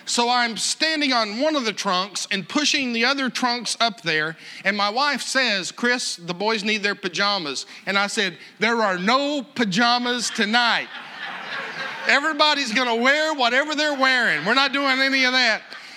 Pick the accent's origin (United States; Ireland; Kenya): Ireland; I'm an Irishman. The Irish tell stories. Where I grew up, they believed that half of the lesson was telling the text.